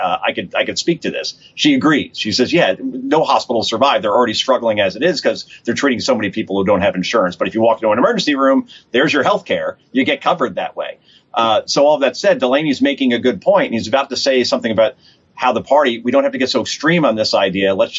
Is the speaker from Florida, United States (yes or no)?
no; New York, United States; I know that growing up in New York